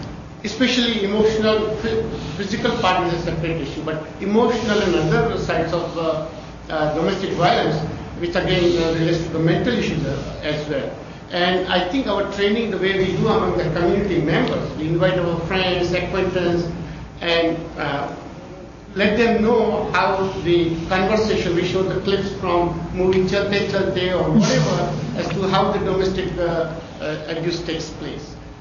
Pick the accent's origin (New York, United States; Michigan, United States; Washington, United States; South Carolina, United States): Michigan, United States; I'm from Michigan, and we have an organization by name of Michigan Family Services